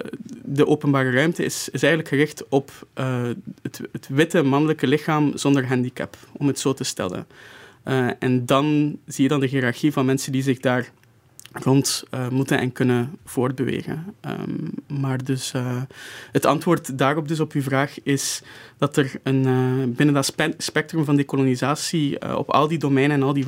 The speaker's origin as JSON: {"language": "Dutch", "country": "Mauritius", "said": "mijn vaderland Mauritius"}